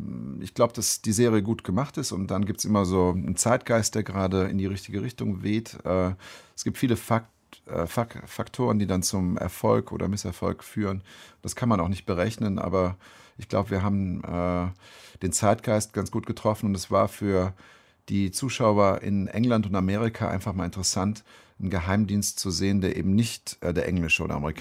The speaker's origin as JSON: {"language": "German", "region": "West Germany", "country": "Germany", "moved": "yes", "lives_now": "Leipzig, Germany", "said": "Ich bin selbst 99 nach Leipzig gezogen. Ich bin eigentlich auch Wessi."}